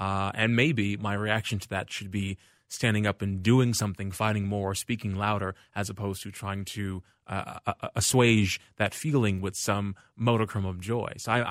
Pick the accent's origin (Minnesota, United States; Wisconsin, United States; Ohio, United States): Minnesota, United States; now in Los Angeles, United States; I mean, I think it's also because I'm from the Twin Cities originally. But L.A. people don't talk to each other.